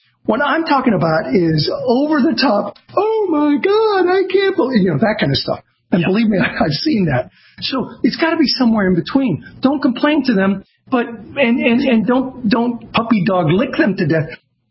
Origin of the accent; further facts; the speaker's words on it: Azusa, California, United States; also born or lived in South Central Los Angeles; I mean, I lived in South Central L.A. I grew up in Azusa, California.